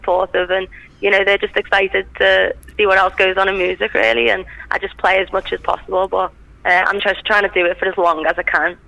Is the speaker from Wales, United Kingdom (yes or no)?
no; Liverpool, North West England, United Kingdom; Well, I get banter because I'm from Liverpool.